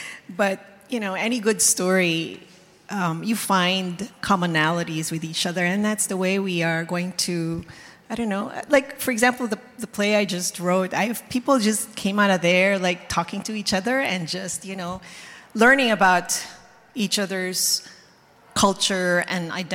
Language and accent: English; Philippines; I grew up in the Philippines with a celebrity mother who played a character for over 15 years.